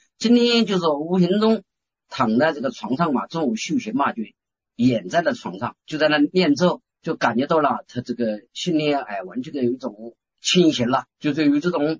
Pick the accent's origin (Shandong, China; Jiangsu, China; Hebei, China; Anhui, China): Jiangsu, China; Chinese is a second language; 我普通话不太好，我讲慢一点，尽量能让大家能够听得清楚一点。我是江苏人，苏北地区这个普通话不太好